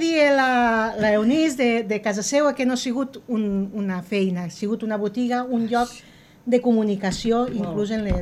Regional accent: Ascó, Catalonia, Spain; la meva veïna, que és la Madalena, que és la del meu poble, d'Ascó

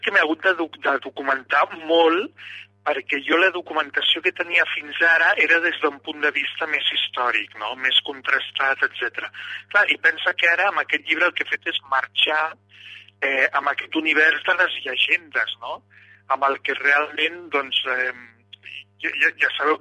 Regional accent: Arnes, Catalonia, Spain; Les bruixes d'Arnes va ser aquest primer caçador de bruixes de la història de Catalunya que apareix al meu poble i acusa dues dones de ser adoradores del diable, no?

